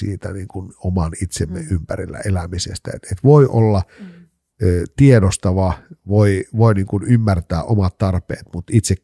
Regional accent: Kainuu, Finland; now in Helsinki, Finland; mä olin Kainuusta kotoisin niin kuin alun perin. Mä oon 15-16 vuotta sitten muuttanut Helsinkiin

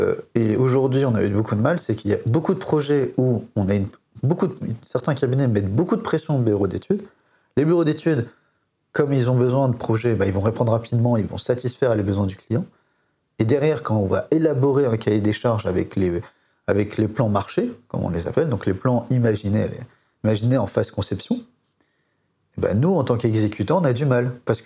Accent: France; c'est que nous sommes Français, nous sommes Latins

